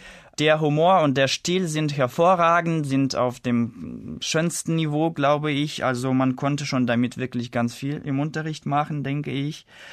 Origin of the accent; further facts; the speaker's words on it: Saint Petersburg, Russia; Ich komme aus der Stadt St. Petersburg in Russland. Ich bin 1989 geboren und ich arbeite jetzt im Moment als Deutschlehrer an der Schule 111 in St. Petersburg.